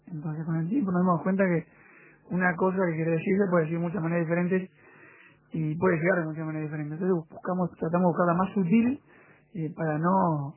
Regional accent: Canelones, Uruguay; Y o sea, lo que arrancamos sí somos todos de la Costa de Oro.

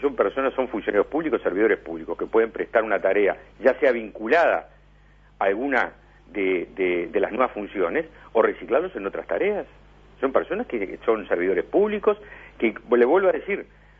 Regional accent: Montevideo, Uruguay; sobre como montevideano que soy

